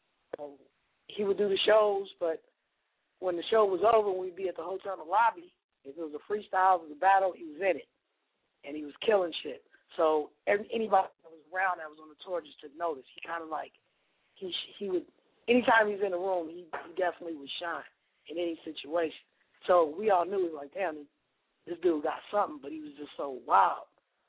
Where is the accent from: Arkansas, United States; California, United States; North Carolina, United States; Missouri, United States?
California, United States; Oakland; because I was from Oakland and my accent or whatever, he just thought I was too West Coast